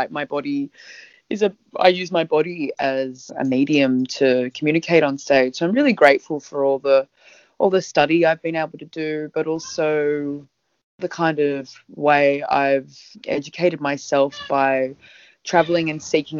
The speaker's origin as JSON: {"language": "English", "town": "Kogarah", "region": "New South Wales", "country": "Australia", "tie": "born or raised there", "said": "I'm a Sydney person. I grew up on Bidjigal country here in Kogarah, which is like southern Sydney, St George area. And I've always been a Sydney person"}